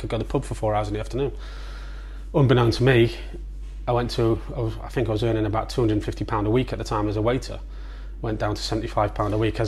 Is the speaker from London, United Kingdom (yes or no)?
no; Chester, North West England, United Kingdom; So I grew up in an awful little council estate called Verleigh in Chester, so northwest England.